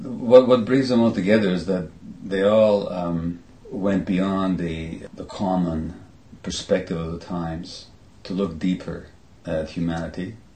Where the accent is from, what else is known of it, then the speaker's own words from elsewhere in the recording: Hungary; growing up in Hungary, under an official communist ideology